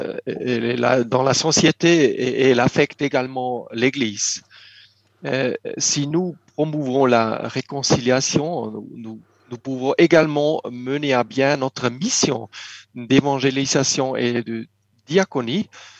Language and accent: French; German-speaking Switzerland, Switzerland; Chez nous, dans la Suisse alémanique